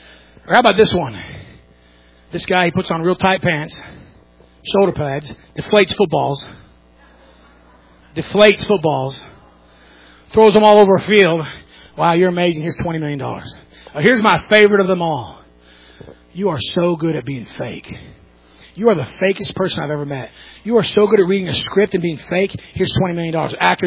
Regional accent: United States; born there; I'm glad I was born in America.

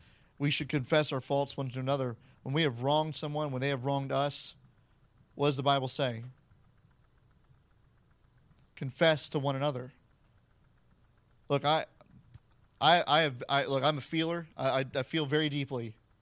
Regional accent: the South, United States; I said, I'm from the South. That's what we do. Like, that's how every preacher from the South prays.

